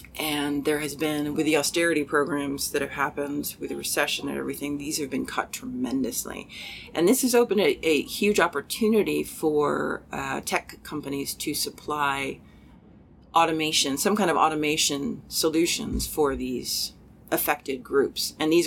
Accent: United States; I am American, and I see the fact that in America the marginalized people are being cared for less and less.

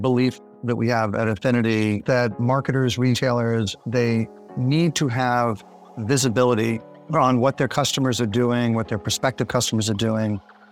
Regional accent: New Jersey, United States; now in Mamaroneck, United States; I am originally from New Jersey. I live in Mamaroneck, New York, which is in Lower Westchester County.

